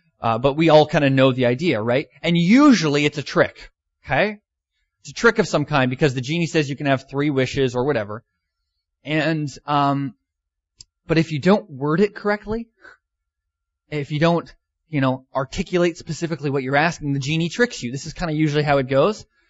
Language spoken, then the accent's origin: English; British Columbia, Canada; So there's me, pastor in Tawasin, born and raised in BC.